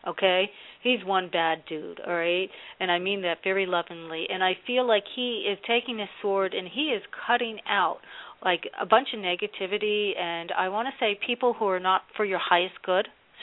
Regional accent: New Jersey, United States; and I grew up in New Jersey

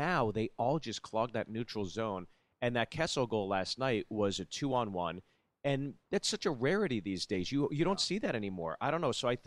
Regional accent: Pittsburgh, Pennsylvania, United States; I mean, yeah, I grew up in Pittsburgh. I grew up right when the Pens, you know, I moved there in like the 80s, late 80s.

